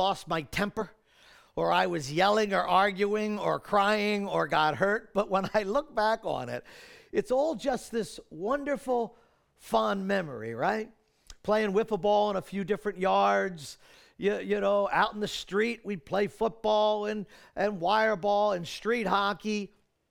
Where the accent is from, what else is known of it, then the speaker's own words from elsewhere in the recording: Maple Shade, New Jersey, United States; I grew up here in Maple Shade. Most of you know that, but I literally grew up right down the street from the church on South Spruce Avenue.